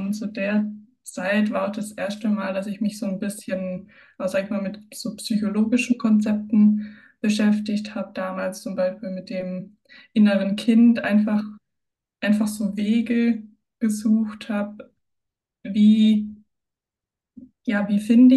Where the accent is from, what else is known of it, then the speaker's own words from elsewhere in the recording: Baden-Württemberg, Germany; now in Landshut, Germany; Ich bin 29 Jahre jung, gebürtig aus Baden-Württemberg, wohne aber inzwischen seit ja, circa 10 Jahren bei Landshut hier in Niederbayern.